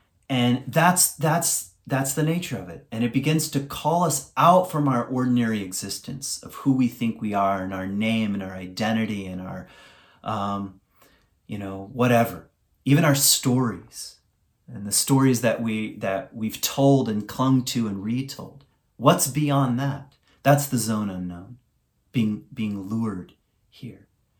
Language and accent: English; Virginia, United States; I remember when I was a kid, I grew up in Virginia, actually, in the woods.